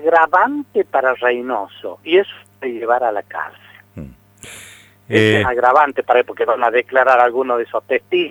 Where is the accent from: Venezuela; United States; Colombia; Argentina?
Argentina; La Rioja; now in Neuquén, Argentina; ¿Sabías vos que cuando yo vine de La Rioja empecé a trabajar en Rincón de los Sauces?